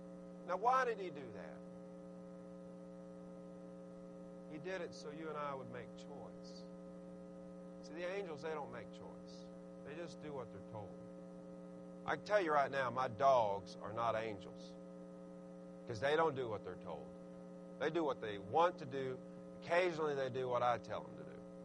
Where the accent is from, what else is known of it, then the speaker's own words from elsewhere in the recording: Arkansas, United States; I mean, and I'm from Arkansas.